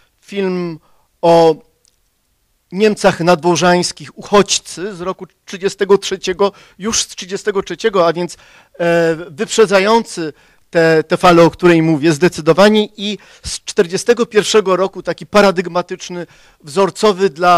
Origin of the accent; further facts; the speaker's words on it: Siemianowice Śląskie, Silesian Voivodeship, Poland; Ja też jestem z Siemianowic Śląskich